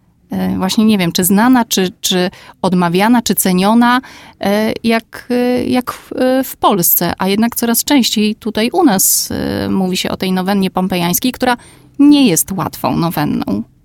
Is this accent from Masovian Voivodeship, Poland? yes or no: yes; Węgrów, Masovian Voivodeship, Poland; Znamy się, ponieważ pochodzimy z Węgrowa, znamy się, ponieważ razem studiowaliśmy